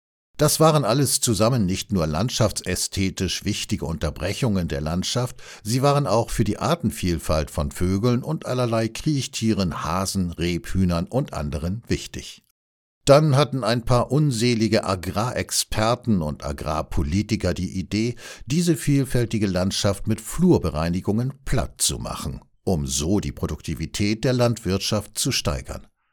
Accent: Baden-Württemberg, Germany; In meiner Heimatregion, einer Hügellandschaft zwischen Schwarzwald und Odenwald, waren die Äcker und Wiesen unterbrochen von Sträuchern und Bäumen

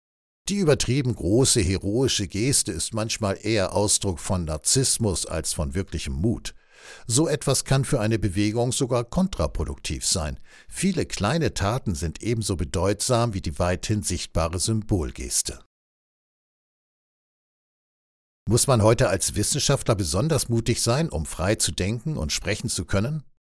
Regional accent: Germany; now in Austria; Als ich nach Österreich zog, habe ich immer gesagt, seid mir nicht böse, ich bin ein Piefke, ich sag's direkt.

